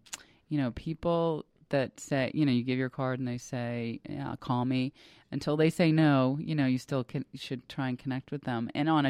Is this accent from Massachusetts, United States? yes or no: yes; Boston, Massachusetts, United States; for example, I'm from Boston, actually